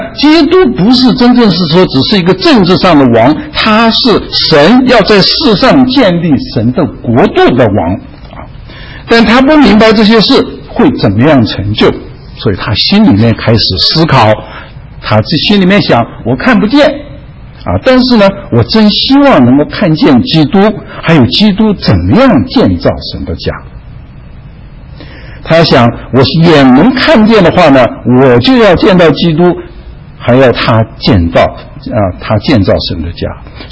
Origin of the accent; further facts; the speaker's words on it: China; 因为他们不是像我们中国人到人家家里门前去要饭的